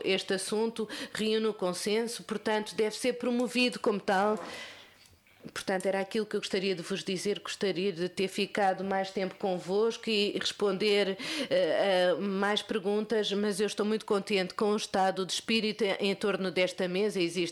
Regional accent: France; Portuguese is a second language; e não estou a falar como francês

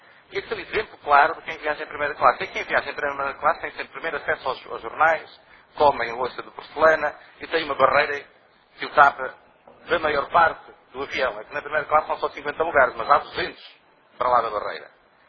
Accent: Viseu, Portugal; Ó, Sr. Ministro, eu sou de Viseu

